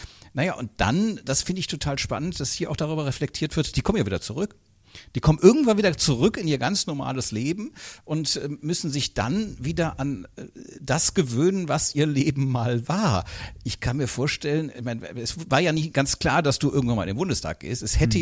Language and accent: German; Cologne, North Rhine-Westphalia, Germany; jetzt müsste ich als Kölner